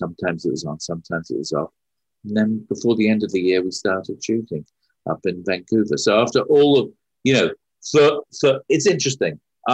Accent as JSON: {"language": "English", "country": "United Kingdom", "said": "He didn't know I was as British as I am."}